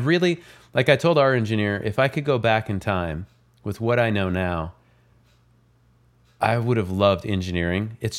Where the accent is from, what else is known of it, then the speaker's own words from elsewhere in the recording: Bremerton, Washington, United States; Yeah, yeah. I was born in Bremerton.